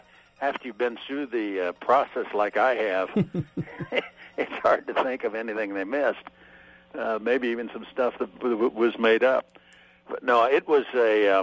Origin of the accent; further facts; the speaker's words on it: Nebraska, United States; also born or lived in Wyoming; my growing up in Nebraska and Wyoming, where my family came from